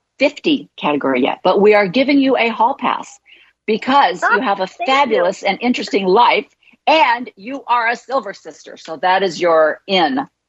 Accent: Illinois, United States; whether it's a Midwest connection, because I'm from Illinois, you're from Iowa

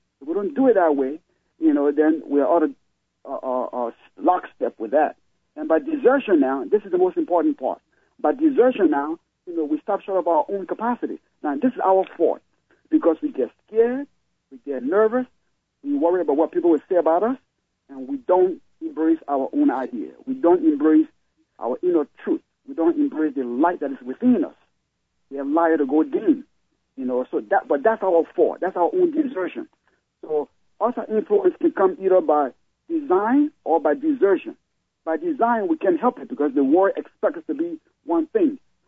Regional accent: Nimba County, Liberia; I'm from Liberia, Nimba County. Liberia has 15 different, 15 tribes, and it's from one of the tribes called Mano. And Mano is from one of the populous counties in Liberia called Nimba County.

